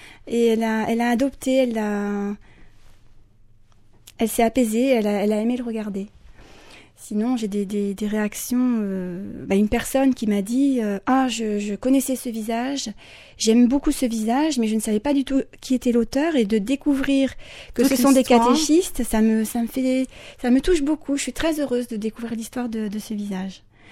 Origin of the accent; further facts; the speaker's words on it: Lyon, Auvergne-Rhône-Alpes, France; Moi, Lyon, il est assez connu. Je viens de Lyon.